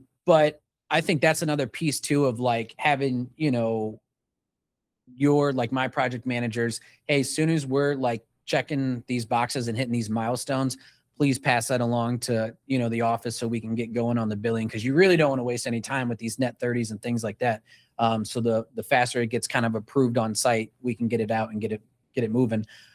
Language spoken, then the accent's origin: English; South Bend, Indiana, United States; I'm from South Bend, Indiana, so small, not very big.